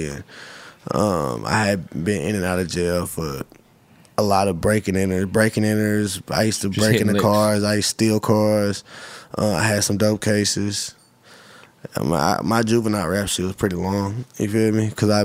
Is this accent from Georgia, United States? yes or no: no; Texas City, Texas, United States; I'm from Galveston County, Texas City.